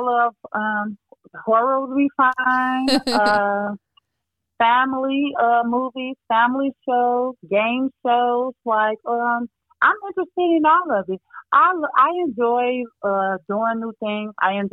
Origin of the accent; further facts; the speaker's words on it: Detroit, Michigan, United States; Well, as a child, I grew up in Detroit, Michigan, and also a small city called Highland Park, Michigan.